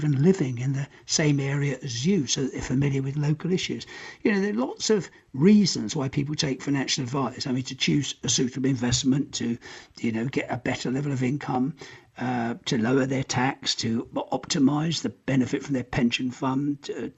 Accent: United Kingdom; now in Europe; while I'm living in Europe as a British expatriate.

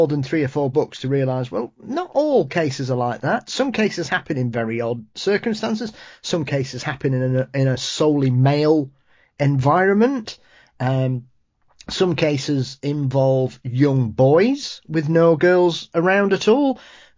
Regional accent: Yorkshire and the Humber, United Kingdom; being a Yorkshireman, Travis, the Black Monk of Pontefract.

